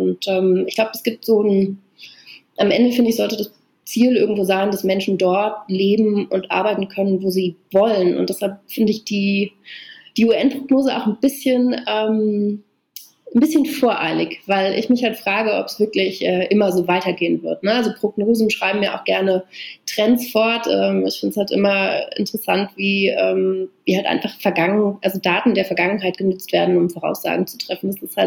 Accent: Brandenburg, Germany; moved away as an adult; also born or lived in Berlin; now in Brussels, Belgium; Also ich bin halt in Brandenburg geboren und aufgewachsen, in so einem 500-Seelen-Ort. Und ich bin halt eigentlich erst zur Mitte meines Studiums nach Berlin gezogen

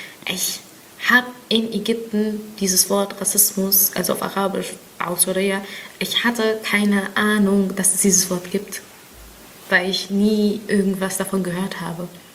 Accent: Berlin, Germany; Ich bin Berlinerin. Ich fühle mich nicht als Berlinerin und fühle mich ägyptisch. Aber, und jetzt kommt das ganz große Aber, jeder Deutsche muss mich als Deutsche sehen, so, ne? Weil ich lebe hier

